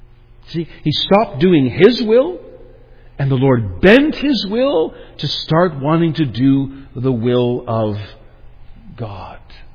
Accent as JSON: {"language": "English", "region": "Ontario", "country": "Canada", "said": "I was from Ontario, and I was used to trees growing straight."}